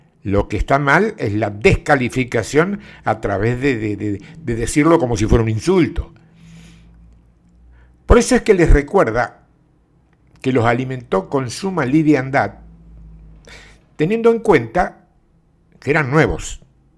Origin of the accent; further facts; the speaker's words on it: Argentina; aquí en mi país, en Argentina